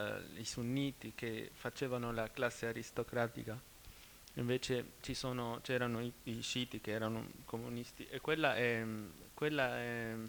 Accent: Byblos, Keserwan-Jbeil, Lebanon; Italian is a second language; now in Italy; vengo da Biblos, sono cristiano maronita. Vivo in Italia da 4 anni.

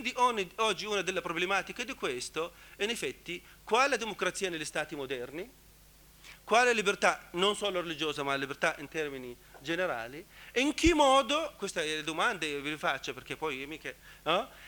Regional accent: Iraq; Italian is a second language; io vengo dall'Iraq

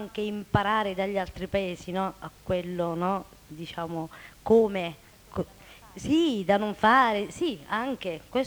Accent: Basilicata, Italy; quando qualcuno mi dice, ma sei pugliese? Io sono lucana

